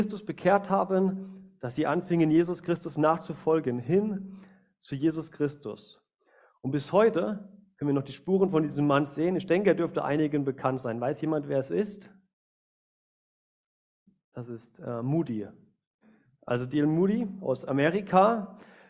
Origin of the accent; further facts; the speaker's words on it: Kaiserslautern, Rhineland-Palatinate, Germany; wie ihr schon an meinem Akzent hört, ich komme nicht hier aus der Gegend. Ich komme aus Kaiserslautern die Ecke, das in Rheinland-Pfalz liegt, also Südwesten, bei Ramstein ungefähr.